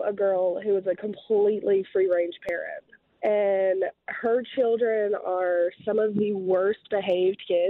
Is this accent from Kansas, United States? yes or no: no; Dallas, Texas, United States